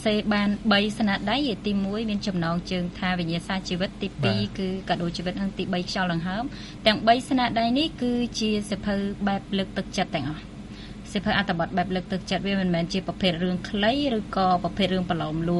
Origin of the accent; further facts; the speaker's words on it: Krakor, Pursat, Cambodia; ខ្ញុំមានស្រុកកំណើតនៅខាងខេត្តពោធិ៍សាត់នៅភូមិក្រាំងធំឃុំអូសិនដាន់ស្រុកក្រកោខេត្តពោធិ៍សាត់ហើយឪពុកម្ដាយខ្ញុំគឺជាកសិករ